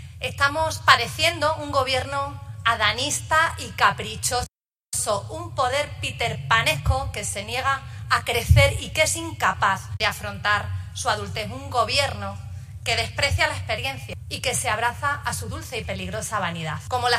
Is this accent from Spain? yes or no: yes; Extremadura, Spain; born there; como presidenta de la Junta de Extremadura, como representante de la región en la que nací